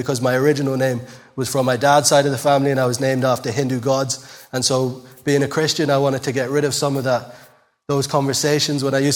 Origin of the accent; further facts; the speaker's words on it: England, United Kingdom; born there; my mom, when I was born, we lived in England and I was born in England, but my mom at the time was a Sikh and my dad was a Hindu man.